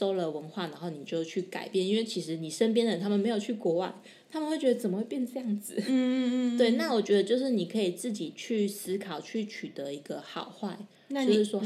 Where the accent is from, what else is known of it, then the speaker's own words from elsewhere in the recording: Taiwan; moved away as an adult; 因为毕竟我们已经在东方文化生活这么久，我们是在这里面长大